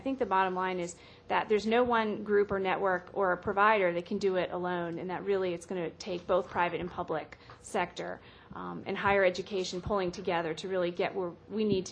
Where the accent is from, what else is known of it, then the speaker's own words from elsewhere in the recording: New England, United States; I'm from New England, so I know how we all like to stick together, those of us north of New York.